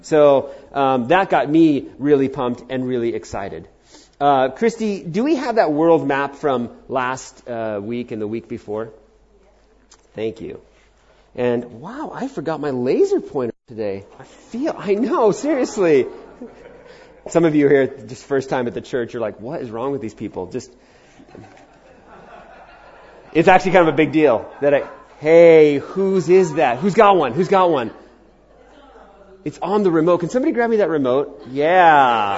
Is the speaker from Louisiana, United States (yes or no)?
no; New York, United States; I remember, you know, growing up in New York, I remember that it's interesting. You know, I grew up in the 80s.